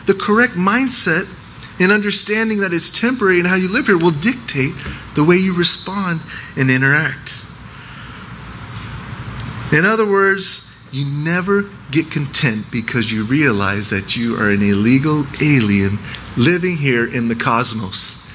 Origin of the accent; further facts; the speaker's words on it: United States; yeah, I'm an American, that's great and all